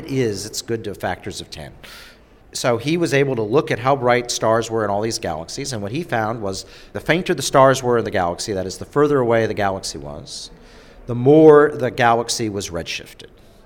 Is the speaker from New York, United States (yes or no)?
no; Alaska, United States; Actually, Alaska's a challenging place to do astronomy because during the summer it never gets dark, and during the winter it's colder than hell.